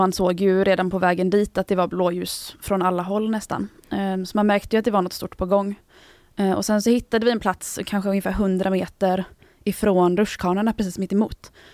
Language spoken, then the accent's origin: Swedish; Gothenburg, Västra Götaland County, Sweden; Jag är själv uppvuxen i Göteborg